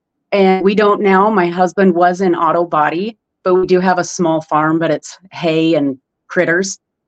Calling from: Idaho, United States; Southern Idaho.

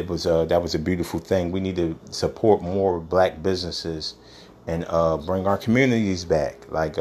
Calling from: Philadelphia, Pennsylvania, United States; I'm recording live from Philadelphia, man. I just wanted to get on here and talk about the unnecessary violence that's going on in Philadelphia.

